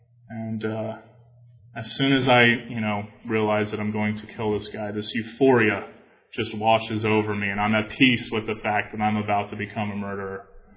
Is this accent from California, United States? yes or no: yes; San Diego, California, United States; born there; I was born in San Diego, but you know, I hadn't been to San Diego in 15 years or something like